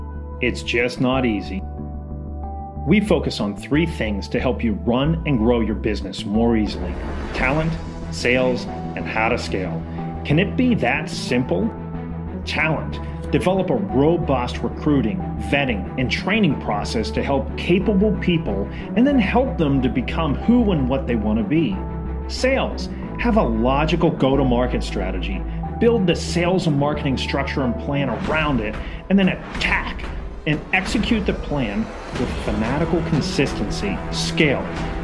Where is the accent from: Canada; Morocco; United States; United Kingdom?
United Kingdom; England; I'm so English.